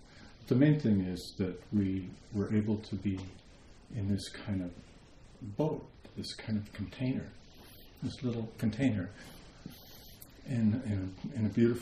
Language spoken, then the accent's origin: English; Wisconsin, United States; When I was young, I'm from Wisconsin, and when I was young, I used to go fishing with my father and my older brother